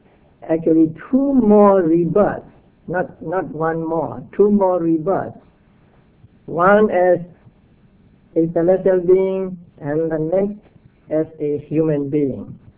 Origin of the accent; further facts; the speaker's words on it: Mandalay, Mandalay Region, Myanmar; English is a second language; There was a man in my hometown, Mandalay.